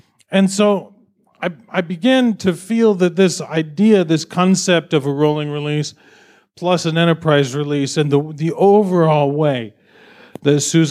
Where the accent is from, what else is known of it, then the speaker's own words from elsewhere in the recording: United States; Again, I'm from the United States, where, you know, things are kind of crazy over there right now.